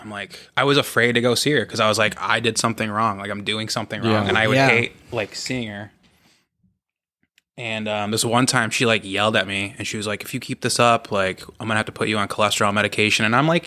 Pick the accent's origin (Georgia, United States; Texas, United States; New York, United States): New York, United States; Herkimer; So I'm originally from Herkimer, which is like Utica area. Yeah. There's nothing there.